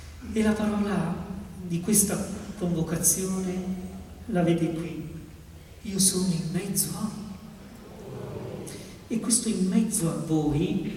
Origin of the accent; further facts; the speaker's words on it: Campania, Italy; io sono della Campania e saluto tutti i campani che sono qui, che alcuni di loro anche della mia città